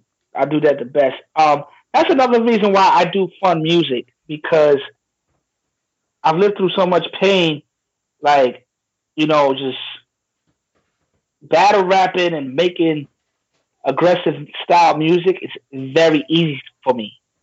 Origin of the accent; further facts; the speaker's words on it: Queens, New York, United States; growing up in Queensbridge during the time that I grew up and in Long Island City.